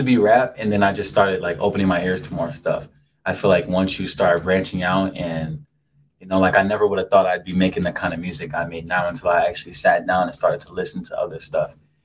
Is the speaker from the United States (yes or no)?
yes; Gurnee, Illinois, United States; I'm from the Lake County area, like around the Gurnee area. I'll just answer that question right now. Yeah, from Lake County area.